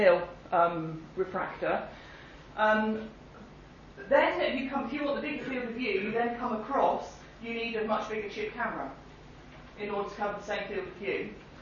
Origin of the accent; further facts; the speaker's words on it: Bristol, South West England, United Kingdom; I come from Bristol.